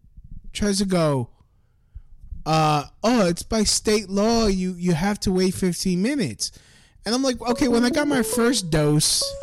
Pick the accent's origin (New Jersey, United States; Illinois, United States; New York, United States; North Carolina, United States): New York, United States; Brooklyn; and I'm from Brooklyn.